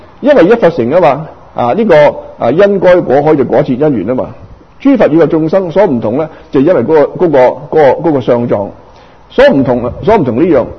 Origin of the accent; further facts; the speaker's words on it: Guangdong, China; 特别呢，我们广东人啊，我哋照住去读